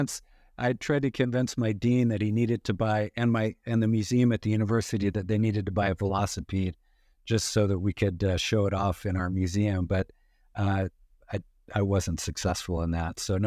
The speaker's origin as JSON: {"language": "English", "region": "Idaho", "country": "United States", "tie": "born or raised there", "said": "I grew up in Western Idaho, and in the late 70s, there was the oil crisis, and it meant that gas was rationed"}